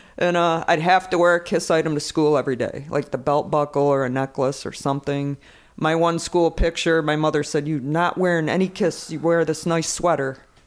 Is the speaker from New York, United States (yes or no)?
yes; New York, United States; now in Atlanta, United States; A lot of times I went alone because I grew up in New York. I got down here in Atlanta later